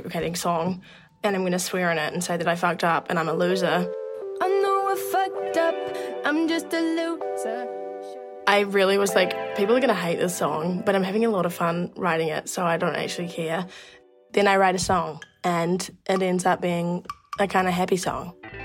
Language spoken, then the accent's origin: English; New Zealand; I am a musician from New Zealand.